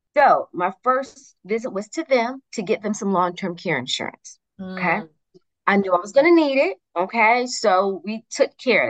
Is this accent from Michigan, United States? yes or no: yes; Michigan, United States; now in Georgia, United States; I'm originally from Michigan. And my parents are Southern, though. They're from right here in Georgia. And we moved back here after my dad retired from General Motors.